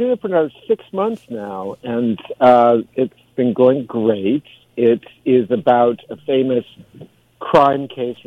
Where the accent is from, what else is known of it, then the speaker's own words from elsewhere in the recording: San Francisco Bay Area, California, United States; Well, I was only 10 at the time, and although I'm local, like you, I grew up in the Bay Area